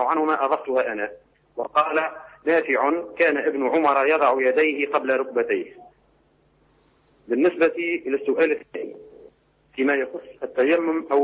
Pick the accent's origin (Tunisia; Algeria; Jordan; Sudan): Tunisia